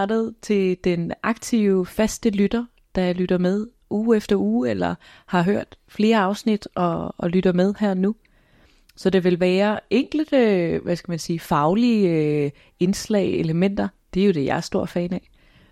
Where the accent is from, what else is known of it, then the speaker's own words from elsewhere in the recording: Jutland, Denmark; Hov, jeg er altså også fra Jylland.